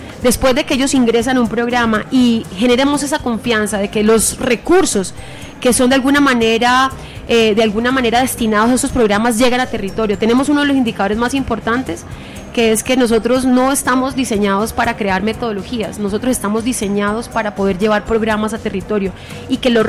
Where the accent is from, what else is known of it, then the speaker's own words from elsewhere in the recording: Cúcuta, Norte de Santander, Colombia; now in Bogotá, Colombia; y ya me siento bogotana, yo soy cucuteña, pero hablo como bogotana